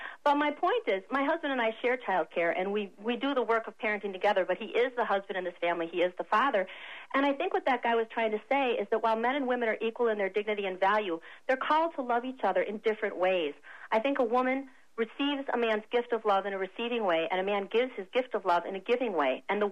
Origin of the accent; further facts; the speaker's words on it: United States; I'm an American.